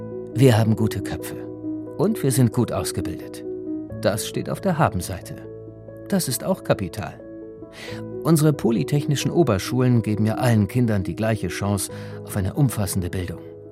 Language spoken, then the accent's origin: German; Freiberg, Saxony, Germany; In meiner Heimatstadt Freiberg, einer Bergbauregion